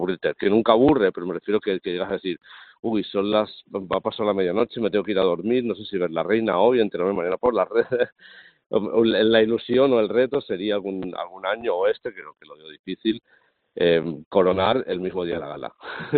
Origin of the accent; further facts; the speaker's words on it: Spain; yo soy peninsular, ¿eh?